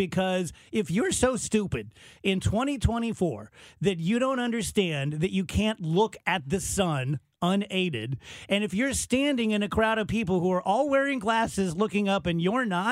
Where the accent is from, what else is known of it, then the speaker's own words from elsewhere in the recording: South Roxana, Illinois, United States; born there; I graduated from Wash U, but I was born in South Roxana, right?